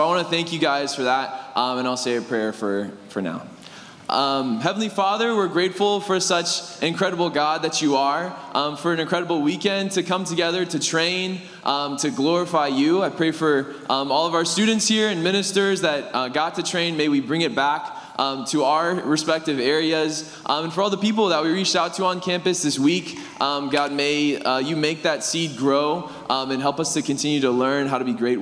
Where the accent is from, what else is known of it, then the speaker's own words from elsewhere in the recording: Nashville, Tennessee, United States; I'm from Nashville, Tennessee. And I serve the campus ministry at MTSU.